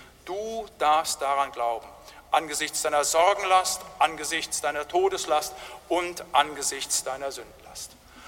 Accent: North Rhine-Westphalia, Germany; Da, wo ich herkomme aus dem Siegerland, eine sehr fromme Gegend hier in Deutschland

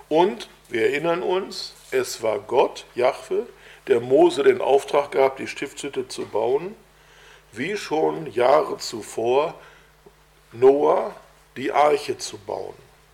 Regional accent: Bochum, North Rhine-Westphalia, Germany; ich komme ja aus Nordrhein-Westfalen, da gehörte sich das, da war man, ich komme aus Bochum

